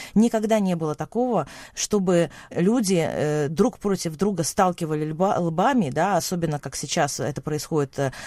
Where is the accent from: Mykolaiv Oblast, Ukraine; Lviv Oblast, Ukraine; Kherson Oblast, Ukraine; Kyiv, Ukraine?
Kyiv, Ukraine; Я родом из Киева, и я русскоязычная, и моя семья русскоязычная